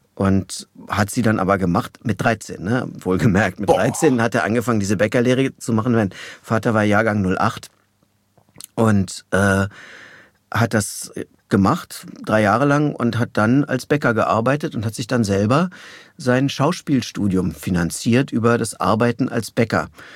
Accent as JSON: {"language": "German", "region": "Berlin", "country": "Germany", "tie": "born or raised there", "also_born_or_lived": "Tegernsee", "said": "Ich bin in Berlin aufgewachsen, aber ich bin in Tegernsee geboren, in Bayern. Eigentlich durch Zufall. Also mein Vater kam aus dem Erzgebirge"}